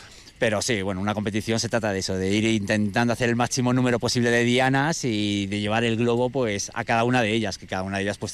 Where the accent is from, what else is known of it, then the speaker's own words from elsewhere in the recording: Balearic Islands, Spain; now in Madrid, Spain; yo soy de Mallorca, pero bueno, estoy viviendo en Madrid